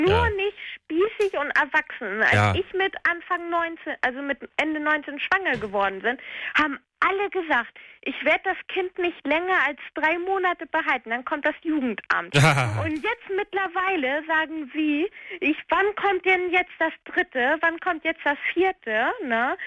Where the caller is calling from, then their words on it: Rendsburg, Schleswig-Holstein, Germany; Nee, Rendsburg. Bei Schleswig.